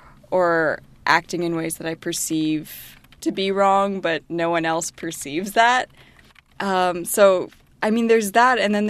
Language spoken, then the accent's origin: English; United States; It's so bad that people mistake me for being actually Canadian and I'm American.